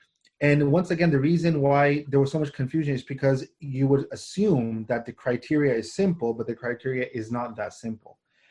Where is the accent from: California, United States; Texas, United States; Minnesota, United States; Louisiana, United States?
Texas, United States; Dallas; I grew up here in Dallas all my life